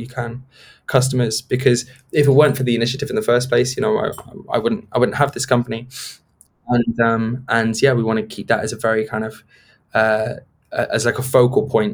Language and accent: English; South West England, United Kingdom; born there; I actually come from quite a middle class place. You know, I was born in Gloucestershire, and my extended family are all, you know, middle class people